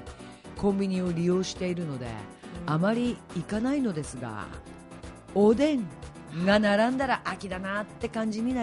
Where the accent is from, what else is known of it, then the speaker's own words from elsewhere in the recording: Akita, Japan; 私はやっぱりもともと生まれも育ちも秋田市 で、